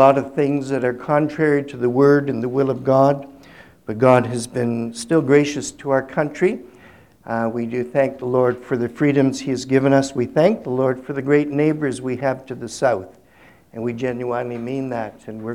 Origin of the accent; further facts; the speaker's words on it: Hamilton, Ontario, Canada; As Mark said, we're from Hamilton. Hamilton is a lot like Pittsburgh, although you've got a better football team than we do.